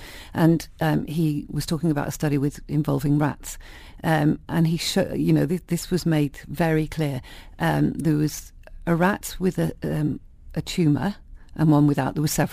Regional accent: Manchester, North West England, United Kingdom; although Irish, I was brought up in Manchester

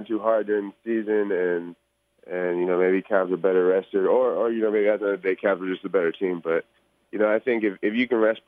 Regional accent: California, United States; now in Fort Lauderdale, United States; I grew up in the Bay Area, go to Santa Cruz every day.

